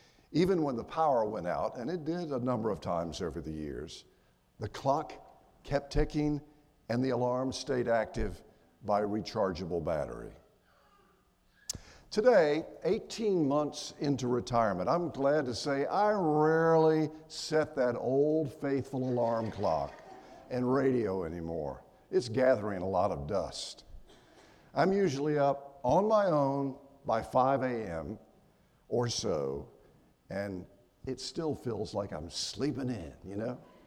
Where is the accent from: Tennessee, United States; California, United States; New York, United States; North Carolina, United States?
North Carolina, United States; Morganton; You make me feel like I'm back in my hometown of Morganton or something.